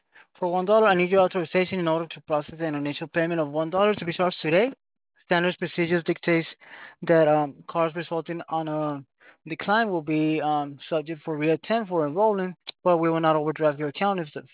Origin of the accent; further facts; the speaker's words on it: Phoenix, Arizona, United States; now in Florida, United States; Oh, okay. Well, I'm from Phoenix. It's called Maricopa County.